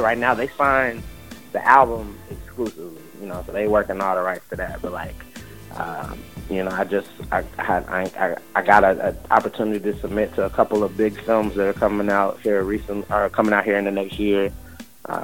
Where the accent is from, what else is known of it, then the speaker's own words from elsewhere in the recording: the South, United States; I'm from the South.